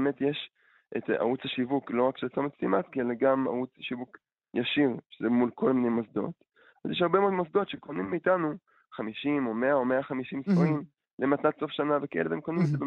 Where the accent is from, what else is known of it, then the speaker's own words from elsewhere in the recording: England, United Kingdom; now in Israel; נכון, אני גדלתי באנגליה, וזכיתי לעלות לארץ